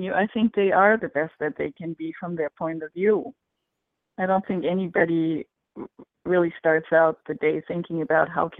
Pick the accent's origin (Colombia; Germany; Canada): Germany; now in United States; I am a foreign national, so I'm from Germany, but I live in the United States